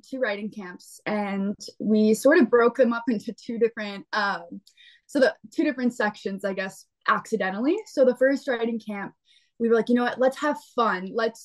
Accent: Pennsylvania, United States; and I'm from Pennsylvania, so I and my family's from Ohio and North Carolina, so I'm a huge country fan.

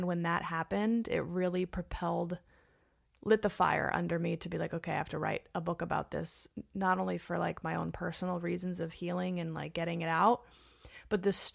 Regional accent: Los Angeles, California, United States; Yeah, born and raised in Los Angeles.

